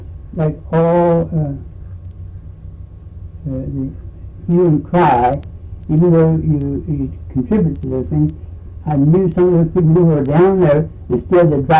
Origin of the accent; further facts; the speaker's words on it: Virginia, United States; now in Maryland, United States; We came from the Valley of Virginia, Senator Valley, across the county where all my folks were from generations, mm-hmm.